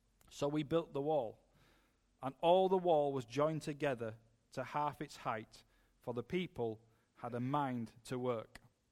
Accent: Yorkshire and the Humber, United Kingdom; I'm a Yorkshireman. I'm a Northerner, which coming down south is always interesting for me because everybody accuses me of sounding like Peter Kay.

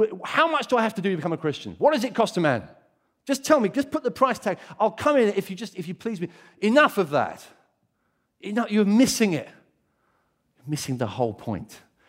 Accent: Brighton, South East England, United Kingdom; this is kind of a Brighton illustration because I grew up in Brighton and I see it like this

